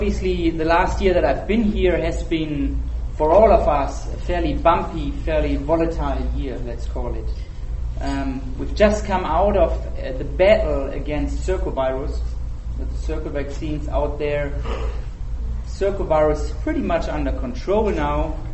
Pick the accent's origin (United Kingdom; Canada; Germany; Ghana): Germany; also born or lived in Korea; now in United States; So I'm from Germany. I've been with PI for a number of years, have been 3.5 years in Korea for them, and for the last year I've been here in the US.